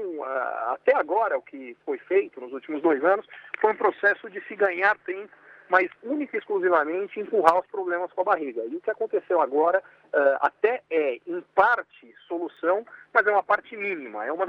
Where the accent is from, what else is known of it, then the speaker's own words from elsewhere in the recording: Brazil; como nós brasileiros sabemos bem que esse processo de emissão monetária para financiamento de dívida acaba gerando